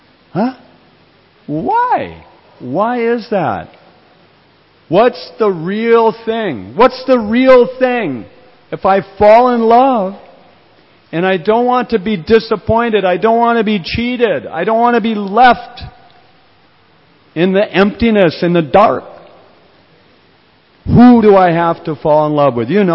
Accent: United States; So, but now where I'm from Murka, Noriko, I mean America. I'm from there.

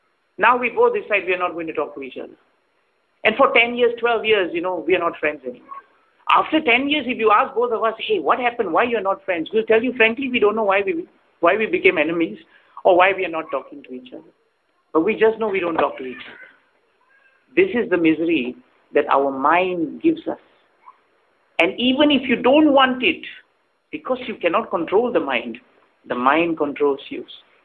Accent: Singapore; Because coming from Singapore, I've never been in an earthquake. I'm born and brought up in Singapore, never seen a disaster.

